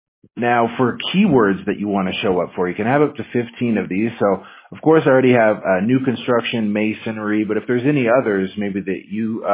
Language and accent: English; Washington, United States; now in California, United States; I'm actually from Washington State, so I'm used to the cold.